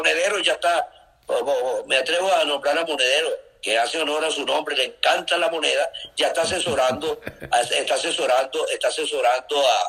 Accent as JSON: {"language": "Spanish", "country": "Venezuela", "lives_now": "Spain", "said": "me permite decir mi opinión como venezolano, que le duele, que ama profundamente su país"}